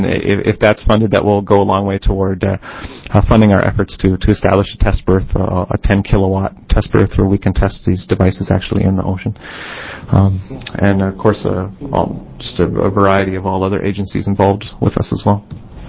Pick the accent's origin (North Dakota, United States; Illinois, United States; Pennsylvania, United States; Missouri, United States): North Dakota, United States; I'm from North Dakota. North Dakota's windy as heck.